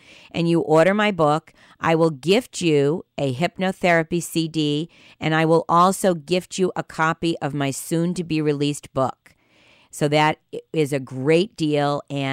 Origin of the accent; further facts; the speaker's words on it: Boston, Massachusetts, United States; I'm from Boston, so people sometimes give me a little bit of a hard time about my accent.